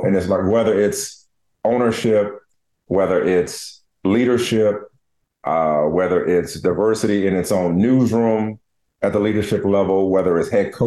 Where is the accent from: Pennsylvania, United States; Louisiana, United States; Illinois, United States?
Louisiana, United States; New Orleans; But look, I'm from New Orleans.